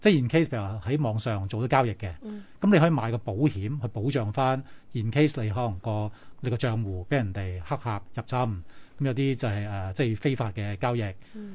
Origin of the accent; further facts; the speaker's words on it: Hong Kong; 即係可能大家都可能香港人，即係我土生土長咁多年咧